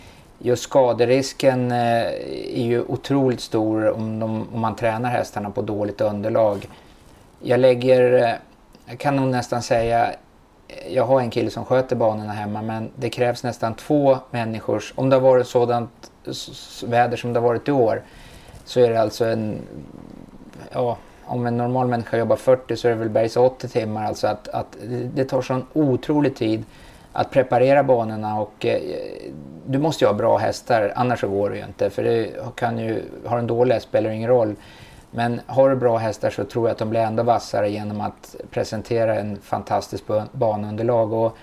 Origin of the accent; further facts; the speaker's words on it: Stockholm, Stockholm County, Sweden; Jag kommer ifrån Bromsten, och det ligger ju bara, jag är uppfödd i Bromsten kan man säga.